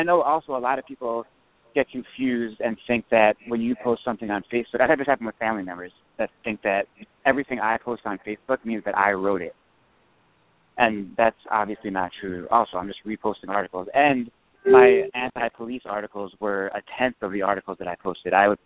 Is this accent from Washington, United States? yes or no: no; New Jersey, United States; growing up in New Jersey, I had friends who were white and I had friends who weren't white.